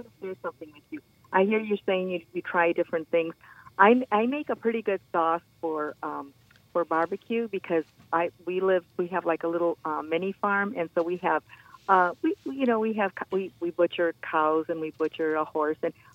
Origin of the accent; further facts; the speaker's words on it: Texas, United States; I'm originally from Texas, and banana pudding is huge out there